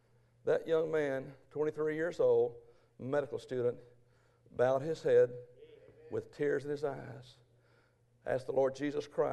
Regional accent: Texas, United States; I'm from Texas. Amen. Y'all crazy.

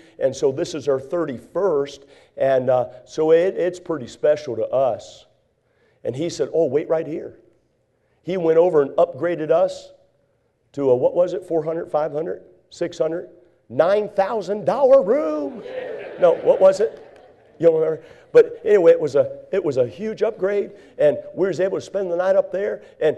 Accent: United States; Now, to be honest with you, I'm an American, and I'm a patriotic American.

